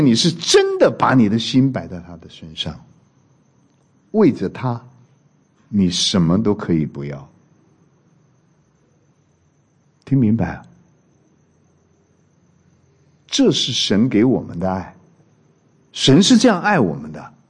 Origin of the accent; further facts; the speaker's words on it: Hunan, China; 我说我一个湖南人呢，被我的同学都笑我是上海人